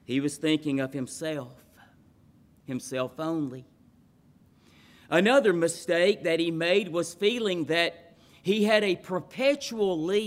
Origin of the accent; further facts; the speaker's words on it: Montgomery, Alabama, United States; Mentioned a while ago that I am from Alabama, born and raised in the particular area is Montgomery. Have lived Tuscaloosa, quite a few places in Alabama.